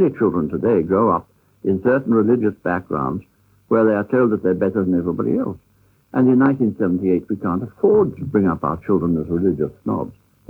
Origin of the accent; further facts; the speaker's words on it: Scotland, United Kingdom; I was brought up in Scotland amongst Presbyterians